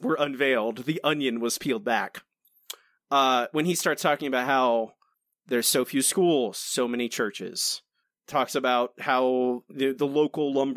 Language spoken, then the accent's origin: English; Florida, United States; I grew up in rural Florida in a place that is not too unlike Woodstock, Alabama.